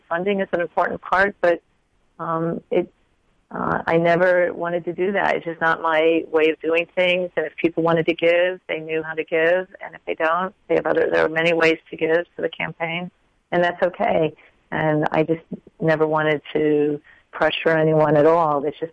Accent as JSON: {"language": "English", "region": "Texas", "country": "United States", "tie": "born or raised there", "said": "growing up in Texas, that my family was deeply involved in community"}